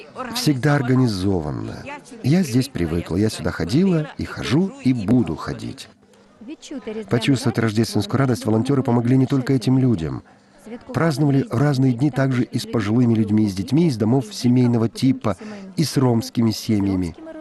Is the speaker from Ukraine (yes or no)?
yes; Kyiv, Ukraine; много лет я киевлянка